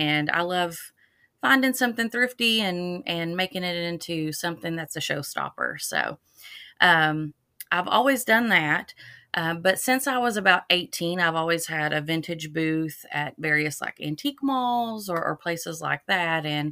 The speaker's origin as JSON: {"language": "English", "town": "Louisa", "region": "Kentucky", "country": "United States", "said": "I'm originally from Eastern Kentucky."}